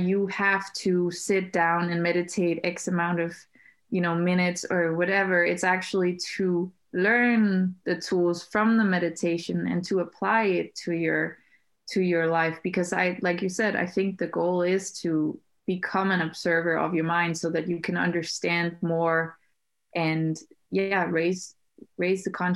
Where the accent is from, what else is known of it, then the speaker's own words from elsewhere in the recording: Denmark; growing up in Denmark, I think that in general, not just in Denmark